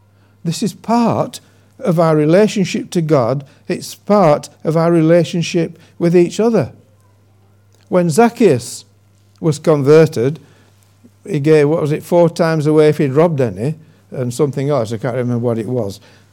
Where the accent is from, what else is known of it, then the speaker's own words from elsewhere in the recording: Yorkshire and the Humber, United Kingdom; also born or lived in Wigan / Newcastle upon Tyne; I was brought up in West Yorkshire, in the remnants of a long time ago, of primitive Methodism and spiritual revival.